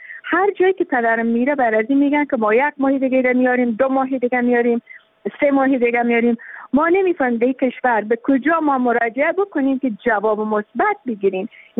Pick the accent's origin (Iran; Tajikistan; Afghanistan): Afghanistan; ما که تابع افغانستان هستیم، ما که افغان هستیم